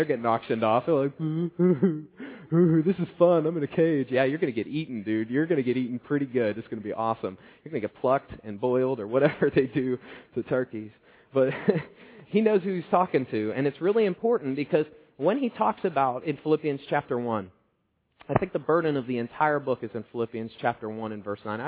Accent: Pennsylvania, United States; I grew up in Beaver County. And when I came to Cranberry, it was a culture shock for me.

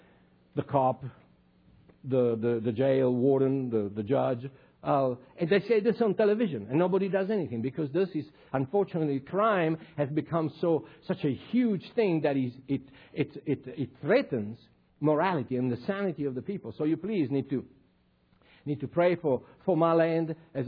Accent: South Africa; And so I feel as a South African, and I feel that my land, like the rest of the world for that matter

